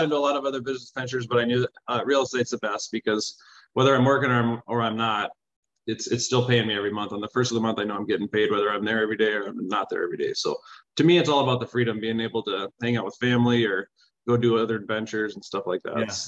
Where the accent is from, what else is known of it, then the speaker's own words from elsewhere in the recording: Mitchell, South Dakota, United States; born and raised in Mitchell, South Dakota. I'm still a resident currently.